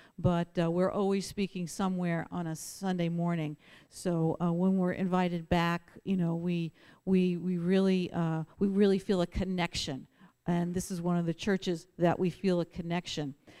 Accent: Queens, New York, United States; And he's from Brooklyn. I'm from Queens. Mixed marriage, but it's working.

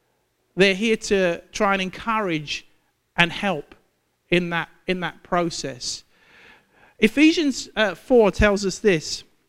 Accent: London, United Kingdom; now in United States; Because I'm actually a Londoner. That's where I was born and bred, East London.

